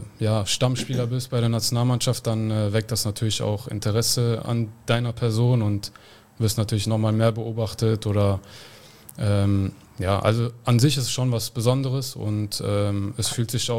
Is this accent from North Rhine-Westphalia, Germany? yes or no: no; Giessen, Hesse, Germany; born there; Und geboren bin ich in Gießen, in Hessen.